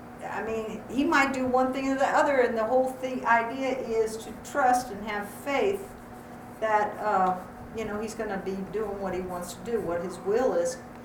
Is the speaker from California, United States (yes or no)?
yes; California, United States; You know, because when I grew up in California where they had good waves.